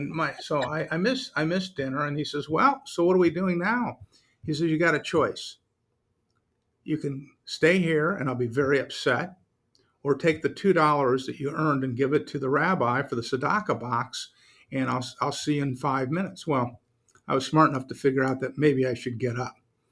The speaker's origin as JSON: {"language": "English", "town": "Omaha", "region": "Nebraska", "country": "United States", "tie": "born or raised there", "said": "So growing up in Omaha, there was no professional sports teams, but we had a professional sports team, the Nebraska Cornhuskers."}